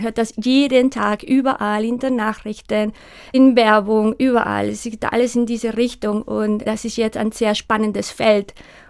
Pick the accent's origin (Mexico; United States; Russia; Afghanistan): Mexico; moved away as an adult; now in Germany; Ich komme ursprünglich aus Mexiko. Und dann nach meinem Abi bin ich dann nach Deutschland gekommen zum Studieren. Und nach fast 18, 20 Jahren bin ich einfach hier geblieben.